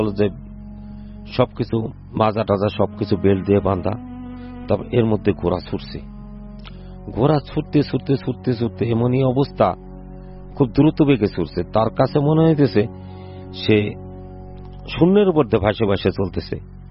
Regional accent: Faridpur, Dhaka Division, Bangladesh; জি, আমি ফরিদপুর থেকে আসছি।

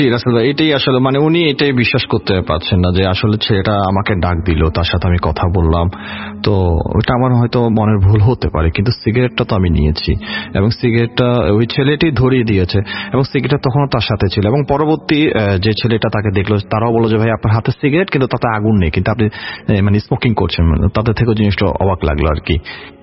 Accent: Panchagarh, Rangpur Division, Bangladesh; অনেকে আবার বলবে যে আমার চট্টগ্রামে থাকে বা পঞ্চগড়, কেন আমাদের বাড়ি পঞ্চগড়ে বাট আমার সেরিয়াল হয়েছে চট্টগ্রামে।

